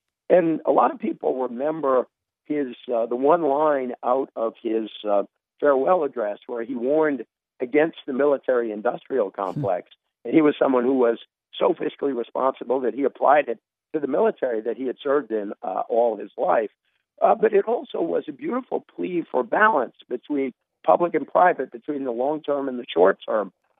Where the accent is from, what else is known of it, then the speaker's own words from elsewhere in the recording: United States; I am as an American, not as a liberal, as an American, very also as a liberal, I guess, but primarily as an American